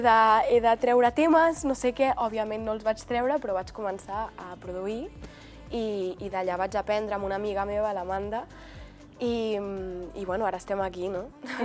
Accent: Barcelona, Catalonia, Spain; que soc del Poble Nou de Barcelona de tota la vida.

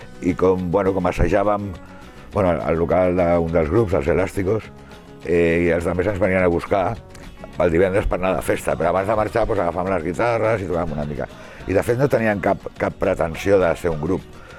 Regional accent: Barcelona, Catalonia, Spain; now in L'Hospitalet de Llobregat, Spain; Jo soc d'Hostafrancs, però fa 30 anys que vinc a Hospitalet, a Collblanc.

